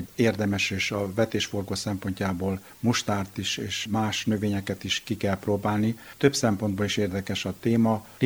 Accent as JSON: {"language": "Hungarian", "region": "Mureș County", "country": "Romania", "said": "Én Maros megyéből, Nyáradmentéről származom, egy olyan falu, ahol szőlő jól megtermett"}